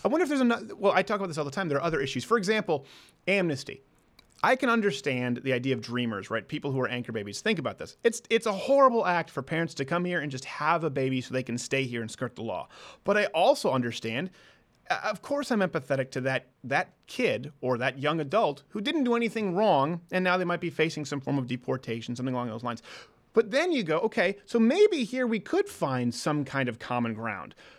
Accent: Canada; I come from Canada where it's a parliamentary system.

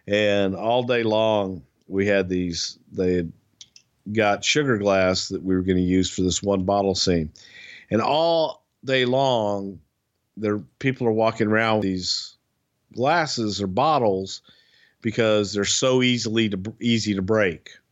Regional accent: the South, United States; accent: Southern

